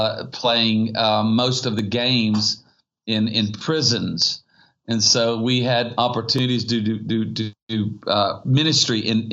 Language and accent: English; Myrtle Beach, South Carolina, United States; I grew up surfing on the East Coast.